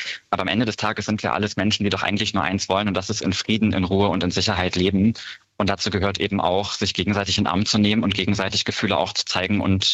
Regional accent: Lutherstadt Wittenberg, Saxony-Anhalt, Germany; ich hatte dieses Jahr auch die große Ehre, Schirmherrin des CSD Lutherstadt Wittenberg zu sein, in meiner Heimatstadt.

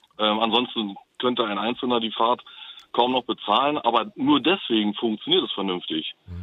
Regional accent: Berlin, Germany; ich bin gebürtiger Berliner

